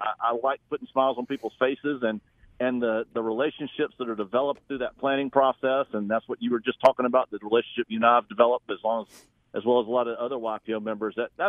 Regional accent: Fayetteville, North Carolina, United States; now in Houston, United States; So I grew up in Fayetteville and Vietnam, and my wife grew up in Lillington, and so we're from that area, the Fayetteville. But so we escaped to Houston.

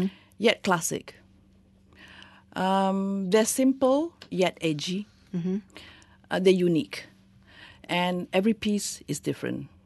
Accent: Kuala Lumpur, Malaysia; And they ask me, where are you from and where is your jewelry? And when I say Kuala Lumpur, they say, oh, that's so far away.

